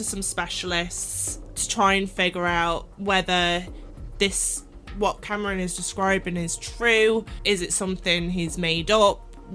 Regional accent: United Kingdom; I'd never heard of it, and I am British.

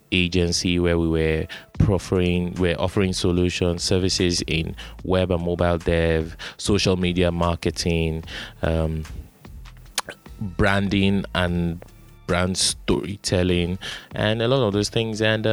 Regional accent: Jos, Plateau, Nigeria; also born or lived in Warri, Delta State; I was born in Warri, Delta State, Nigeria, but I grew up in Jos, Plateau State.

